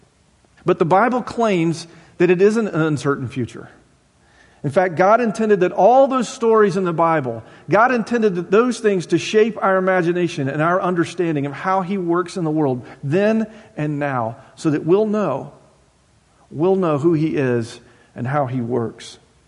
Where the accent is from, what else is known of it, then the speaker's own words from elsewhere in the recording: Bristol, Tennessee, United States; a few weeks ago, I was back in my hometown in Bristol, Tennessee.